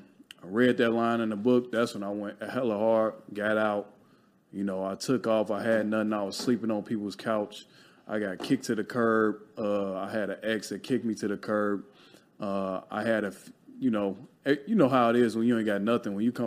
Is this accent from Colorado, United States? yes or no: no; Chicago, Illinois, United States; But nah, some time ago, you know, I grew up in Chicago. Poverty, all you knew was right. The hustle, right?